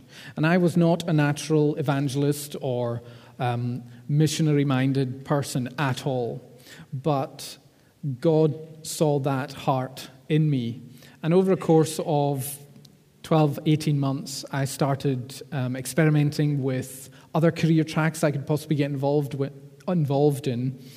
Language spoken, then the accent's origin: English; Stornoway, Scotland, United Kingdom; now in Glasgow, United Kingdom; I am from Stornoway originally, but I've been living in Glasgow for the last 15 years.